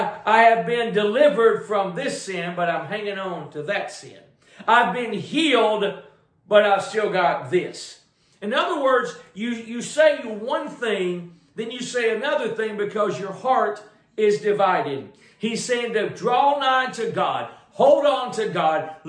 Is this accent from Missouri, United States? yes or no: no; Cleveland, Tennessee, United States; growing up in Cleveland, Tennessee, where I'm from, and heard the way sanctification was preached, it was more about the outward stuff.